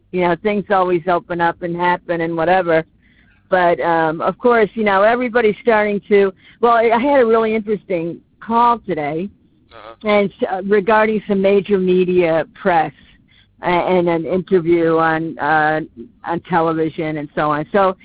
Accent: Connecticut, United States; also born or lived in Los Angeles; And I was in LA for many years, since 2019. And so I decided to come back to my home state of Connecticut

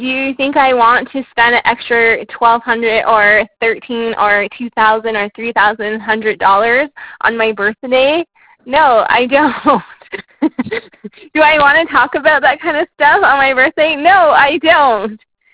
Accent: Toronto, Ontario, Canada; I'm from Canada, yes, but, like, I have never lived in a place that you cannot go to the store for, like, 3 or 4 days because the weather's so bad.

